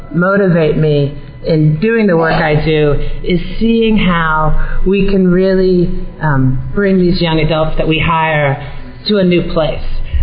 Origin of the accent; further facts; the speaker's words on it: Washington, District of Columbia, United States; So I'm 47 years old, and I grew up in Washington, D.C.